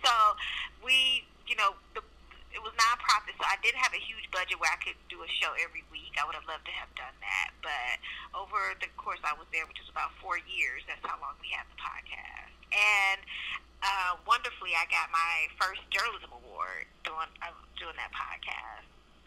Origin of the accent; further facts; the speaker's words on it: Oakland, California, United States; Yeah, growing up in Oakland in the 80s, so I was the only child.